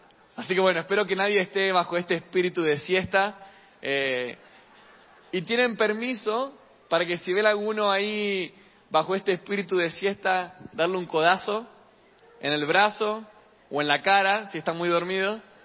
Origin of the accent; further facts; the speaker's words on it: Argentina; originalmente no soy de Buenos Aires, sino que soy de una ciudad 500 kilómetros de Argentina, al norte de Buenos Aires, donde es obligatorio dormir siesta.